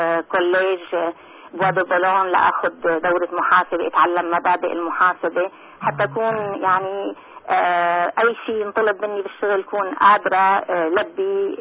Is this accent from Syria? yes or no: yes; Syria; أنا ربيت حتى نحن بسوريا يعني عندنا ثقافات مختلفة. أنا طفلة كانت أمي من أصل تركي من لواء تحكي لغة تركي، أقارب وجيران بيحكوا أرمني، يعني من طفولتي كنت أسمع لغة تانية بالبيت.